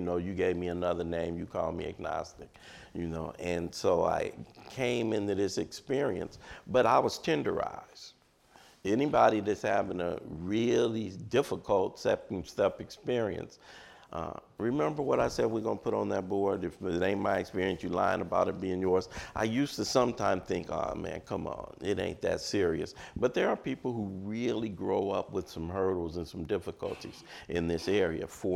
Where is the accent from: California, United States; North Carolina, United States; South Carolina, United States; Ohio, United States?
California, United States; Los Angeles; I grew up in Los Angeles, but a bunch of folk had migrated, you know, to Los Angeles.